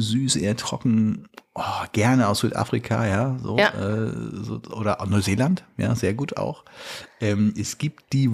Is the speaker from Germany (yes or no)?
no; Italy; ich bin ja Italiener